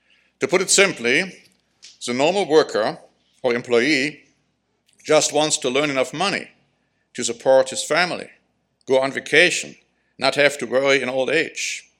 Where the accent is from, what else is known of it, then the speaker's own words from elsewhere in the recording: Germany; I mean, when I grew up in Germany